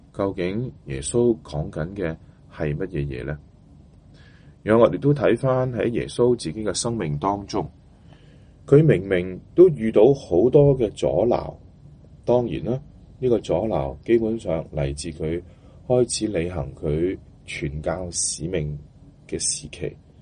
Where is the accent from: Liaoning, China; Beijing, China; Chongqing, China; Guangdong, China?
Guangdong, China; 我们广东人说人生不如意事十常八九